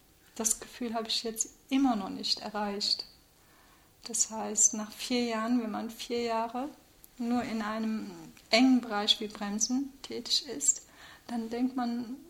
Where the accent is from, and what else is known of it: Germany; born or raised there; also born or lived in Turkey